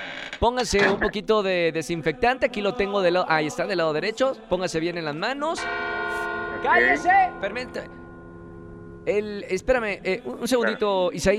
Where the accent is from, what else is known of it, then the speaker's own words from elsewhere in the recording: Mexico; Ya saben cómo somos los mexicanos.